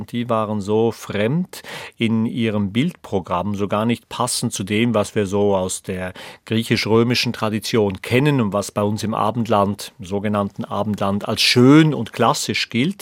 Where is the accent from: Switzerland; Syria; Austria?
Switzerland; Es wird Sie vielleicht nicht erstaunen, dass ich als Schweizer eine große Vorliebe für das direktdemokratische System habe